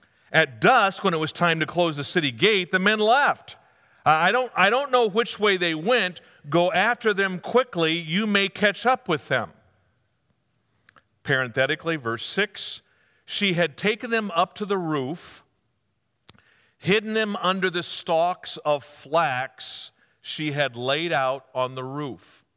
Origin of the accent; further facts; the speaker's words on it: United States; Now, as an American, I can't tell.